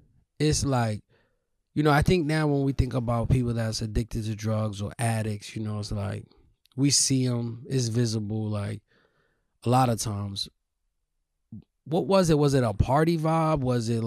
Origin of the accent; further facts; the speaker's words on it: Boston, Massachusetts, United States; born there; Like, I was born in 1983 in Boston.